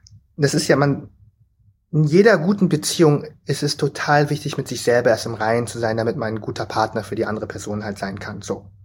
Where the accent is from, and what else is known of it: Vietnam